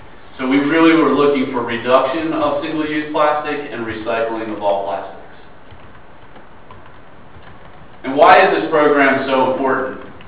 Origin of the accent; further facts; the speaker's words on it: New Jersey, United States; moved away; I'm a 18-year resident of southeastern North Carolina. I moved here from South Jersey, where I grew up.